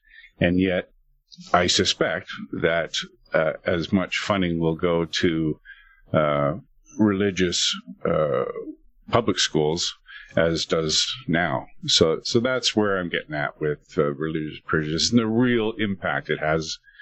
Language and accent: English; British Columbia, Canada; Well, I'm from British Columbia, Canada.